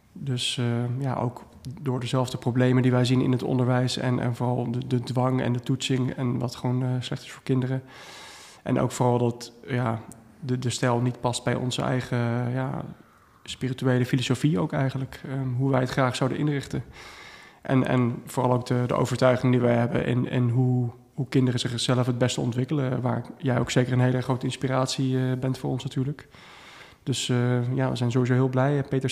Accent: Amersfoort, Utrecht, Netherlands; We komen allebei hier uit Amersfoort.

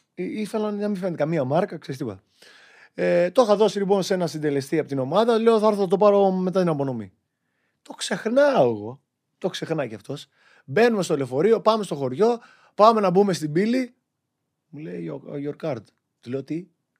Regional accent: Chania, Crete, Greece; now in Thessaloniki, Greece; ο λόγος που έφυγα από τα Χανιά της Κρήτης για να πάω στη Θεσσαλονίκη

